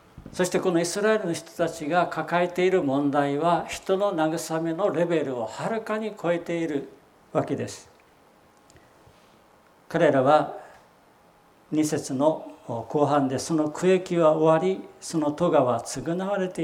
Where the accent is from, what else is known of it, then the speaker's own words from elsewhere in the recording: Akita, Japan; 私も秋田出身なので少しだけそのことを注目して聞いていましたけれども